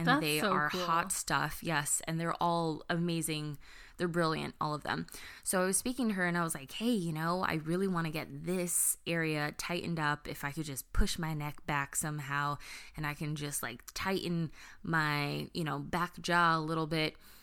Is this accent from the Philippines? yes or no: yes; Philippines; I am a naturally rounder face gal and I'm Filipino. And that tends to be our MO.